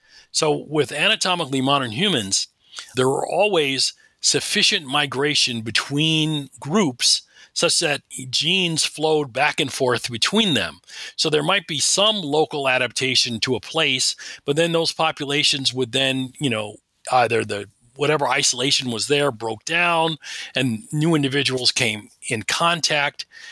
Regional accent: Westfield, New Jersey, United States; born there; I was born in Westfield, New Jersey.

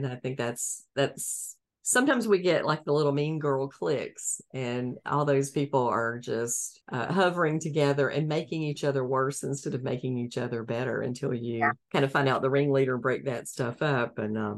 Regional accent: the South, United States; So I know you're from Michigan, but I'm from the South. Just do not do snow.

